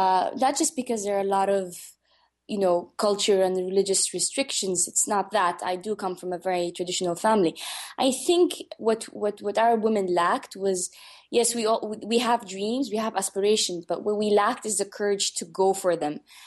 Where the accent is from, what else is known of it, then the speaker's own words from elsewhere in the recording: Saudi Arabia; growing up in Saudi Arabia, being very sporty and outdoorsy, it was very hard to find a role model that fits my spirit and my personality.